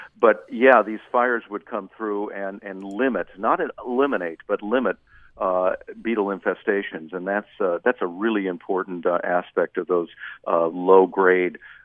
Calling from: Oregon, United States; I'm calling you from Oregon right now

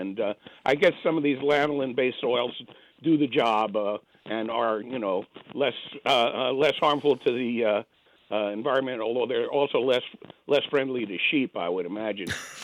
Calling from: Brattleboro, Vermont, United States; I'm calling from Brattleboro

